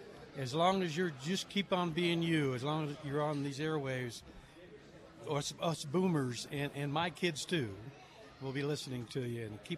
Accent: Oklahoma, United States; also born or lived in San Joaquin Valley, California; now in Carson City, United States; Moved from the central San Joaquin Valley near Bakersfield, and originally from Oklahoma.

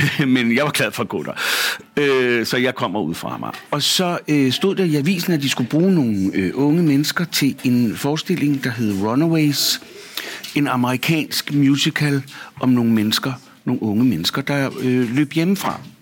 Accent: Amager, Capital Region of Denmark, Denmark; also born or lived in Christianshavn; Jeg var 18 år. Jeg er født på Christianshavn og har boet der. Og så flyttede vi lidt længere ud på Amager, der ved Holmbladsgade. Og så jeg kommer fra Amager

